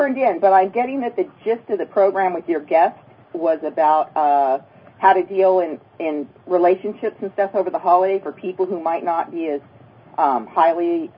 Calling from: San Jose, California, United States; I'm calling from San Jose, California.

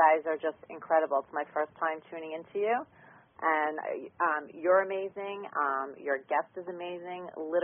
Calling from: New York, United States; And I'm in New York.

